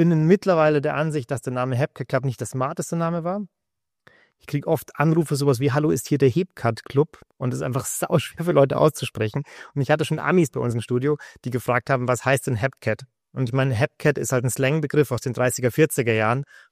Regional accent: Sauerlach, Bavaria, Germany; ich war bis zur 6. Klasse, war ich auf der einen Schule in Sauerlach bei uns, wo ich aufgewachsen bin.

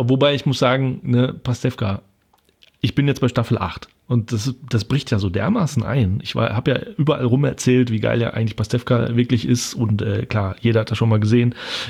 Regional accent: North Rhine-Westphalia, Germany; ich komme aus dem Sauerland.

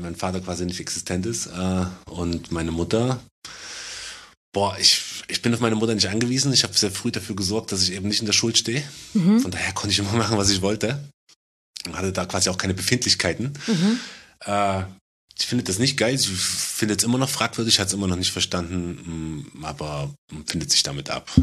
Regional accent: Leipzig, Saxony, Germany; Ich bin in Leipzig-Grünau aufgewachsen.

